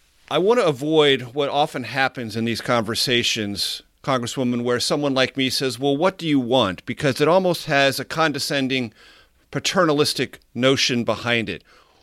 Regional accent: San Diego, California, United States; KFMB Radio in my hometown of San Diego

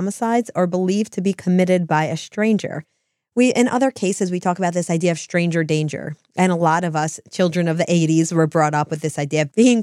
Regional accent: New Jersey, United States; Which is interesting because we are from New Jersey.

